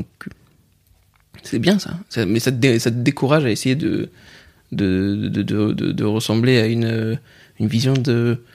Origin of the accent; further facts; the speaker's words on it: Pierrefitte-sur-Seine, Île-de-France, France; also born or lived in Saint-Denis; j'ai grandi à Pierrefitte, Saint-Denis et compagnie.